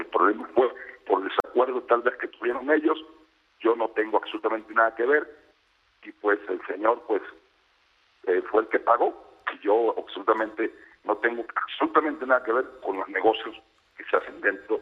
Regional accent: Mexico; yo soy ciudadano mexicano

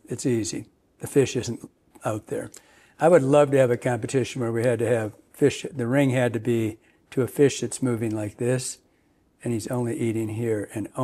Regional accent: Michigan, United States; I probably, because I was from Michigan, that's probably why I'm sentimental to the 8.5-5.

